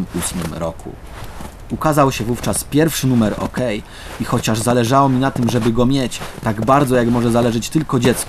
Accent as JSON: {"language": "Polish", "town": "Końskie", "region": "Świętokrzyskie Voivodeship", "country": "Poland", "tie": "born or raised there", "said": "Zeszliśmy moje rodzinne miasto końskie wzdłuż i wszerz"}